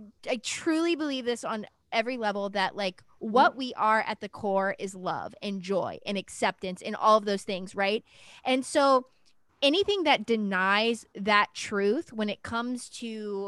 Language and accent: English; the South, United States; I remember thinking growing up in the South that it wasn't okay for a white woman to marry a black man